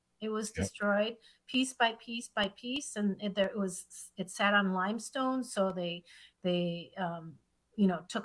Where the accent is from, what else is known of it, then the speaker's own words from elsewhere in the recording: Minnesota, United States; I grew up right on the Mississippi River, about 80 miles north of the Twin Cities